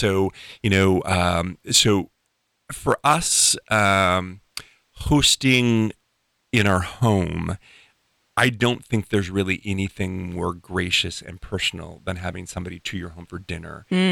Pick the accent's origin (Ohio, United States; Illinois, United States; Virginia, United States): Illinois, United States; I grew up in outside of Chicago, and you know, pizza is really big.